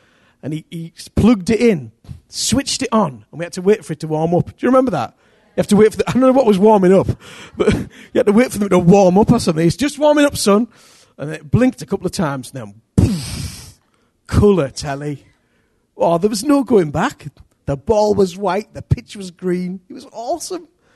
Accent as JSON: {"language": "English", "town": "Billingham", "region": "North East England", "country": "United Kingdom", "tie": "born or raised there", "said": "I grew up in Billingham"}